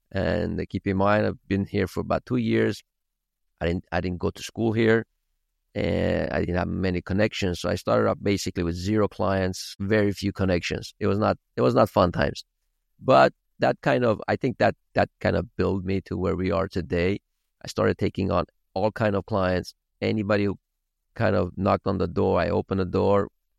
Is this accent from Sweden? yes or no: yes; Sweden; moved away as an adult; now in California, United States; I grew up in Sweden, moved out to California in 2007 here, right before the financial crisis, where I started working for a larger firm.